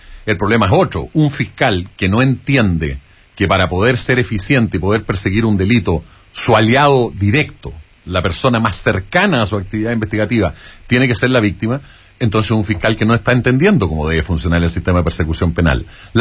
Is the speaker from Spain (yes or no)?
no; Chile; donde están los problemas de nosotros como chilenos.